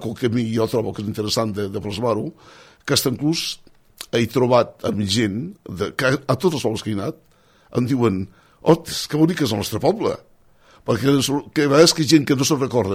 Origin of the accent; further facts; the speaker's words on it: El Molar, Catalonia, Spain; vaig voler fer alguna cosa del Molar, perquè jo soc del Molar